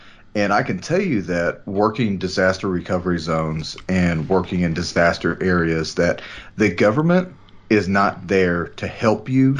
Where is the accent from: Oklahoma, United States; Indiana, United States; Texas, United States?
Texas, United States; We've seen it, especially in my home state of Texas.